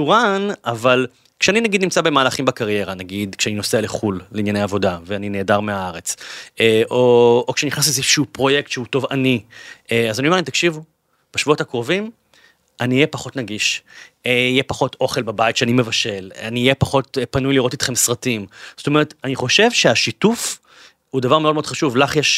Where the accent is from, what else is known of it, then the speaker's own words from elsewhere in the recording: Bat Yam, Tel Aviv District, Israel; וגם מותר לי, כי אני מבת ים, במקור, ומשכונה בינונית